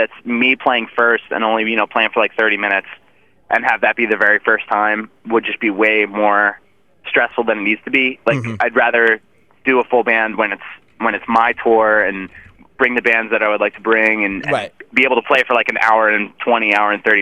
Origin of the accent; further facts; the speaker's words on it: New Jersey, United States; we grew up in New Jersey together.